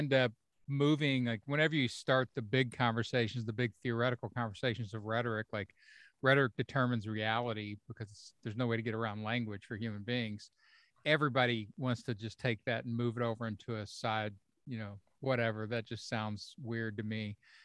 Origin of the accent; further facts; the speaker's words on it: United States; I am an American rhetorician, also late night comedy writer, stand-up.